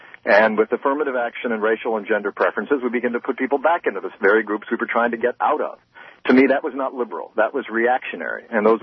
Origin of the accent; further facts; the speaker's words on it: Ohio, United States; I grew up in Northwest Ohio in a town where you could get in trouble just by being black, just by being Jewish, or just by being Catholic.